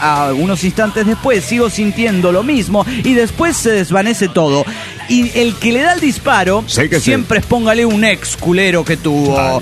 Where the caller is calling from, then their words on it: Zapopan, Jalisco, Mexico; de Zapopan.